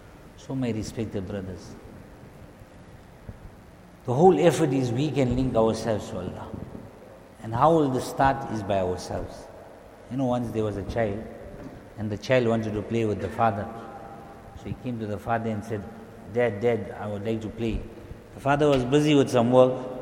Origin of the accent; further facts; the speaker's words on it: South Africa; English is a second language; alhamdulillah, we are Jamaat from South Africa.